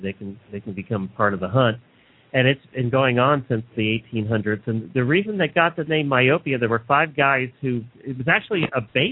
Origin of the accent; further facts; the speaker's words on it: Pennsylvania, United States; also born or lived in Massachusetts; I grew up in Pennsylvania, but I feel like I'm Southern.